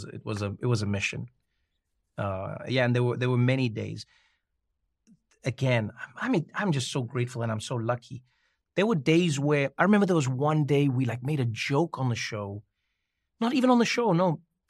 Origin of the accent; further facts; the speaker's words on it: South Africa; now in United States; Again, my gift and my curse was that I came from South Africa. So I know, like, top quality racism. So, when I came to America